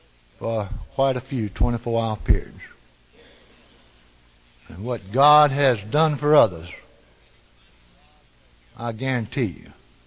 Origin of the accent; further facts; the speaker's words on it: Georgia, United States; One I had learned as a small boy in the Methodist Sunday school in my hometown in America, Georgia.